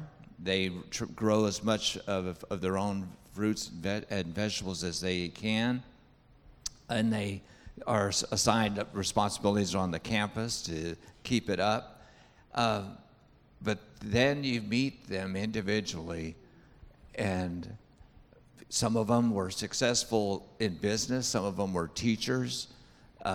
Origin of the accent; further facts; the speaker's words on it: California, United States; I grew up in California in a small little Spanish-speaking church, and that's all I knew.